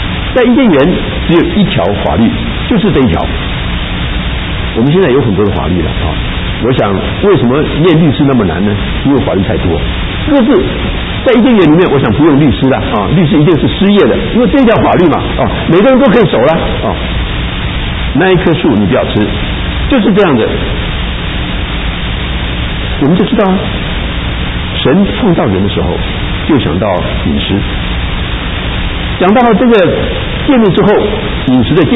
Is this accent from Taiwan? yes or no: no; China; 对我们中国人太不公平了嘛